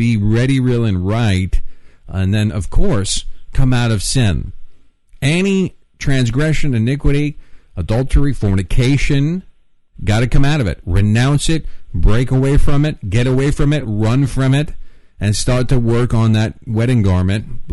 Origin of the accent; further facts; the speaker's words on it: New York, United States; Got to remember I'm from New York.